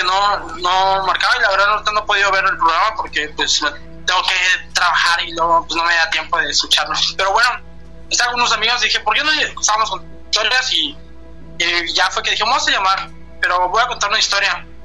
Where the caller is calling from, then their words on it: Campeche, Mexico; Ah, Campeche.